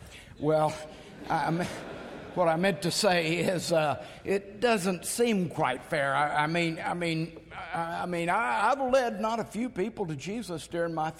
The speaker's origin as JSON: {"language": "English", "region": "Texas", "country": "United States", "said": "I'm a patriot. I'm even more than that. I'm a Texan."}